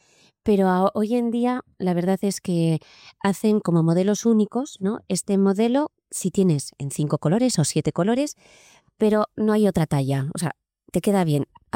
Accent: Basque Country, Spain; A nosotros, como vascos, pues nos viene muy bien, porque también somos bastante cabezones.

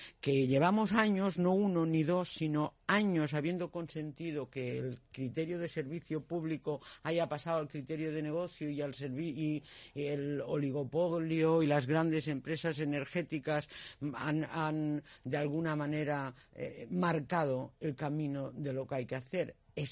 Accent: Community of Madrid, Spain; also born or lived in Catalonia; yo soy muy de Madrid, pero con una visión muy periférica, ¿eh? Quiero decir que yo soy catalana de nacimiento

